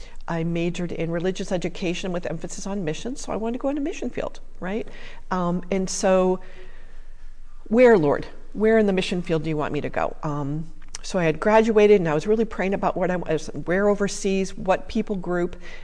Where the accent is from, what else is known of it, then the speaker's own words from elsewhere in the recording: Maryland, United States; also born or lived in Minnesota; I grew up in Minnesota. Lived there for 11 years, and then we moved to Maryland for my dad's job. So most of my life I've been in Maryland, grew up in Maryland.